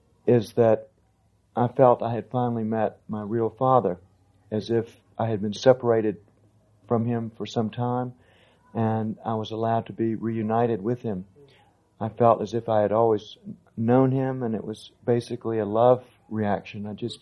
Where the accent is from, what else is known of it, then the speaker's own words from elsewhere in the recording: Hope Valley, North Carolina, United States; in addition to growing up in Hope Valley in North Carolina, remembering getting hit with a rock near my eye.